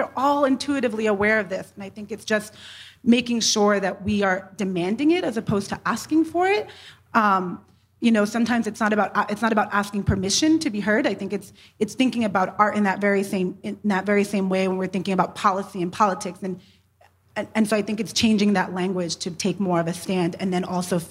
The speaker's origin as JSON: {"language": "English", "region": "New York", "country": "United States", "tie": "born or raised there", "said": "I know growing up in New York, you know, I didn't go to a museum unless it was as a school trip."}